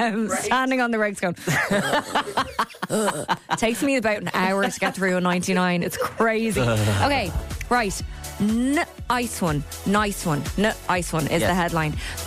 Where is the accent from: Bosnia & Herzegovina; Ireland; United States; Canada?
Ireland; Maybe it's growing up in Catholic Ireland